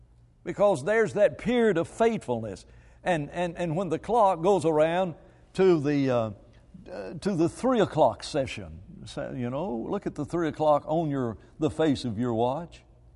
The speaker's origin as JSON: {"language": "English", "town": "West Palm Beach", "region": "Florida", "country": "United States", "said": "all of a sudden he knew I was from West Palm."}